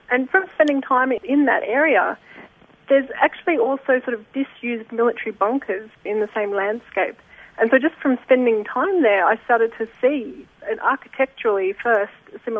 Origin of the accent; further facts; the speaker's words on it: Canberra, Australian Capital Territory, Australia; now in Melbourne, Australia; obviously I'm a practising artist in Melbourne, but my hometown is Canberra, so it's a bit of a homecoming for me.